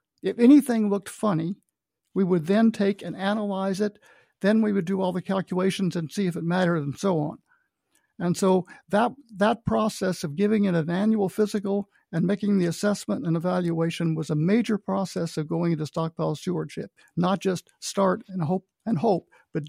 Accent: Kentucky, United States; born there; and I was born in Kentucky, which was probably counted as the United States at the time.

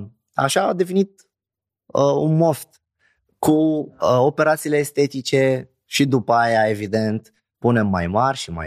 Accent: South Governorate, Lebanon; Romanian is a second language; Eu vin din Liban, din sud Libanului. E o zonă de un pic mai cu conflict.

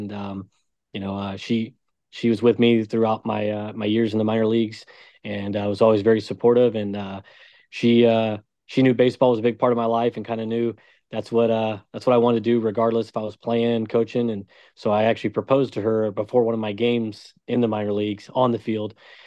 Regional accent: Florida, United States; So it's fun to coach in my hometown. I still know a lot of the coaches that are currently coaching

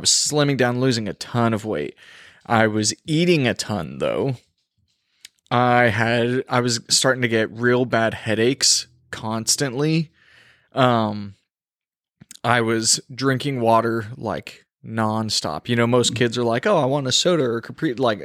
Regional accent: El Paso, Texas, United States; I was raised in the South.

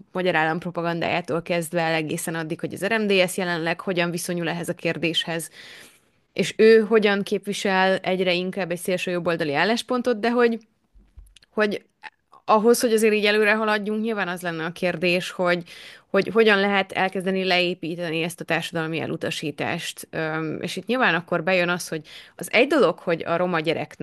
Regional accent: Transylvania, Romania; egyébként erdélyi magyarként miért lenne nagyon fontos az, hogy ne szín magyar iskolába járjunk?

